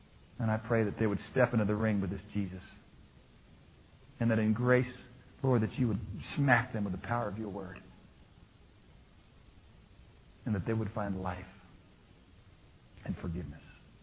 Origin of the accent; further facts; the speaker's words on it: Kirkwood, Missouri, United States; I was growing up in Kirkwood, Missouri at North Glendale Elementary School, and they taught me that.